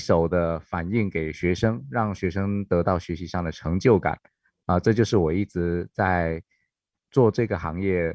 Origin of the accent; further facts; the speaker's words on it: Taoyuan, Taiwan; also born or lived in Taichung / Kaohsiung; 我本来是桃园人的，那因缘际会到台中，甚至到高雄研究所。